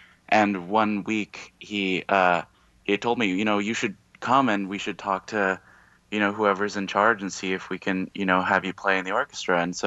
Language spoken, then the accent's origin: English; Los Angeles, California, United States; I grew up in Koreatown, which is kind of like right around downtown Los Angeles. It wasn't the best neighborhood, but it wasn't too dangerous either.